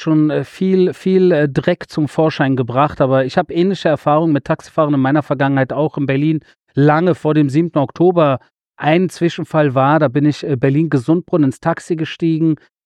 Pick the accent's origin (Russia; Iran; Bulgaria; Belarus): Iran; Die erste Frage, direkt in den Rückspiegel geguckt, war, wo kommen Sie her? Und dann habe ich gesagt, Iran.